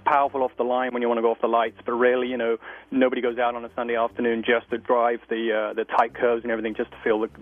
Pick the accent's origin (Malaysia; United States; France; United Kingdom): United Kingdom; particularly my home country, the UK, with the US